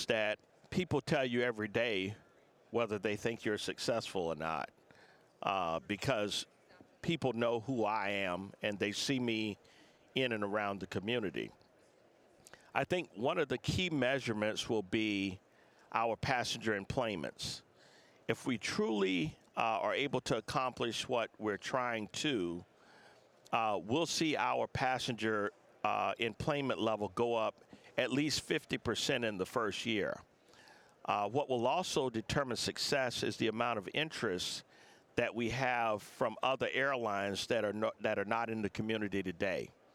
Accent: Savannah, Georgia, United States; now in Mobile, United States; You know, I've been asked that question a lot, and, you know, I'm originally from Savannah.

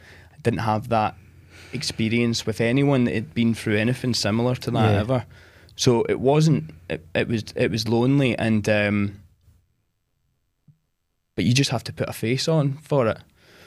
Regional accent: Galston, Scotland, United Kingdom; I am from Ayrshire. I've grew up there all my life, a small town called Galston.

